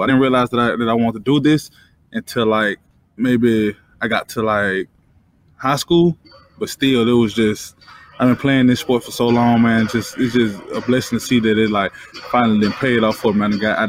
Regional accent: Tuscaloosa, Alabama, United States; You know, I'm from Alabama. Obviously Tuscaloosa is not really a huge city

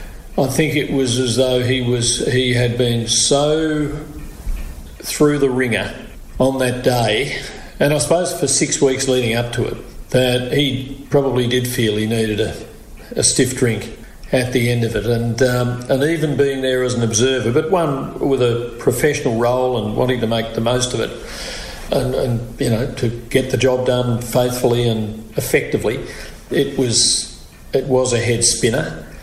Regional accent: Australia; I'm an Australian

